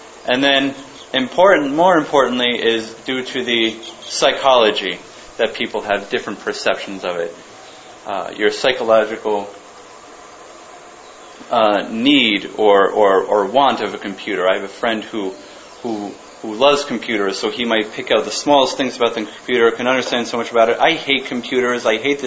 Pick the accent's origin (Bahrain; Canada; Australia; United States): United States; Boston, Massachusetts; I'm from Boston. If I didn't know, I would have got burned to the stake for not knowing that. People in Boston are very fanatical about baseball.